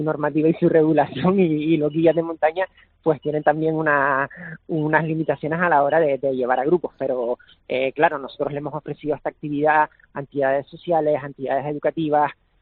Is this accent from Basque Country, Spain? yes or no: no; Las Palmas de Gran Canaria, Canary Islands, Spain; nosotros somos de Las Palmas de Gran Canaria y teníamos muchas ganas de traer este formato a nuestra ciudad.